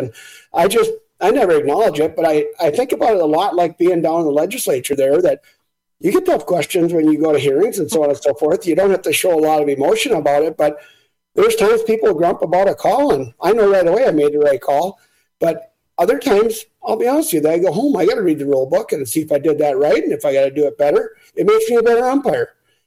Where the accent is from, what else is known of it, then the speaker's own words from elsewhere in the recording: Grantsburg, Wisconsin, United States; I'm out and about in the community a lot, especially in my hometown of Grantsburg here.